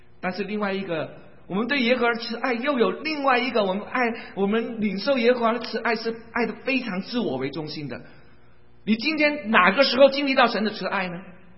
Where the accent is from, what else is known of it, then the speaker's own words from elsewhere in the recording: Hong Kong; Chinese is a second language; 在香港，如果你从香港来了，你知道我从香港来了，你听我的国语就知道了哈。